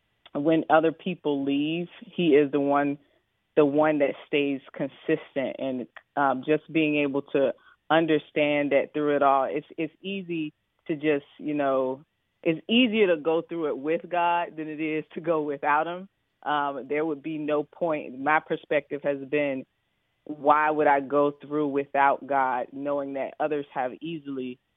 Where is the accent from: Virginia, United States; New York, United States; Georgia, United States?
Virginia, United States; Newport News; born or raised there